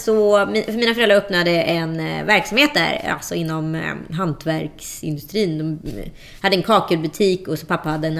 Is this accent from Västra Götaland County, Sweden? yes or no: yes; Strömstad, Västra Götaland County, Sweden; Så då flyttade liksom, ja, jag var ju bara 10 år, så vi flyttade med. Så att jag växte upp i Strömstad mellan 11 och 17.